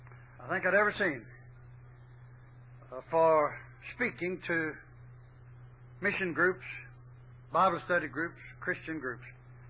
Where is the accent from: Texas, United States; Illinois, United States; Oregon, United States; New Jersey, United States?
Texas, United States; I'm from Texas.